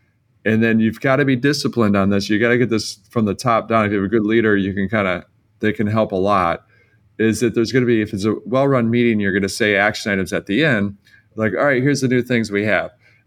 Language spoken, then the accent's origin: English; Detroit, Michigan, United States; I come from Detroit.